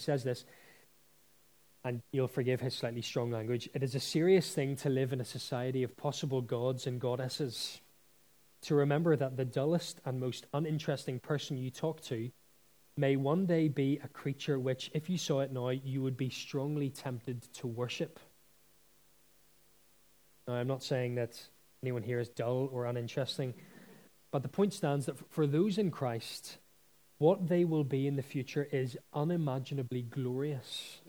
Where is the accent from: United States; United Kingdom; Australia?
United Kingdom; Is he, you know, maybe as British people, we think, oh, it's a bit strong, really, to be speaking like that.